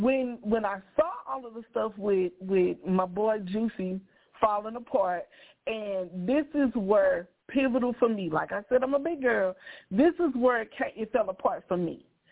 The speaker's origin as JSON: {"language": "English", "town": "St. Louis", "region": "Missouri", "country": "United States", "said": "I don't expect nobody to stop in St. Louis like that. I love my city."}